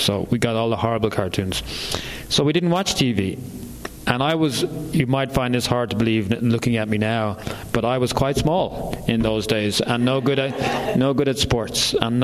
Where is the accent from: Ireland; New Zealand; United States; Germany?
Ireland; and I'm from Ireland, which is a small country across the sea